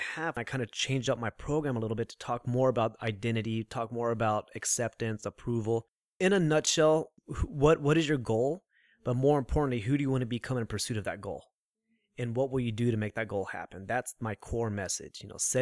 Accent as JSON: {"language": "English", "town": "Austin", "region": "Texas", "country": "United States", "tie": "born or raised there", "said": "I grew up in North Austin, nice home"}